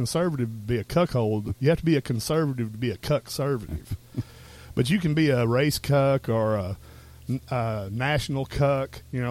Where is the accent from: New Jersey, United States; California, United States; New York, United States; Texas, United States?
Texas, United States; White House; I wasn't from Tyler at the time. I was from White House, which is a fairly large.